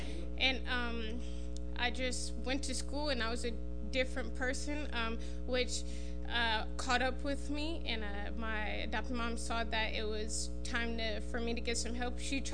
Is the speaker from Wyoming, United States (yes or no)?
no; Grand Rapids, Michigan, United States; now in Tennessee, United States; And like I mentioned before, I'm from Grand Rapids. I don't know if maybe it's just Grand Rapids, but they don't yell at you when they're preaching.